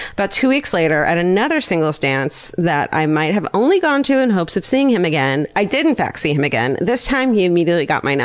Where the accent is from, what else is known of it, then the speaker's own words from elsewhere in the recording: Salt Lake City, Utah, United States; I'm from Salt Lake City.